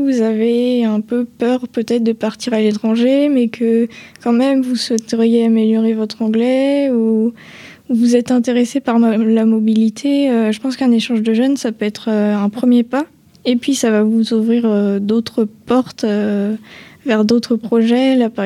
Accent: France; accent: French; Je sais que nous, les Français, on a peur de faire des fautes, de notre accent français, peur de ne pas se faire comprendre.

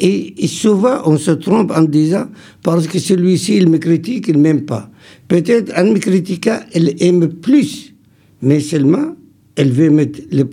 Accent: France; lorsque je dis vive la France, moi en tant que Français, je dis vive moi aussi avec.

